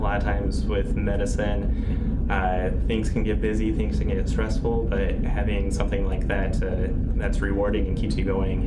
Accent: Geneseo, United States; growing up in Geneseo, we had a doctor who went to our church that was good friends with us

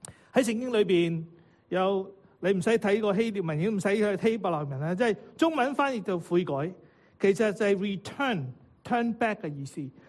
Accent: Guangdong, China; 我们广东人讲嘢呢好尽的时候呢

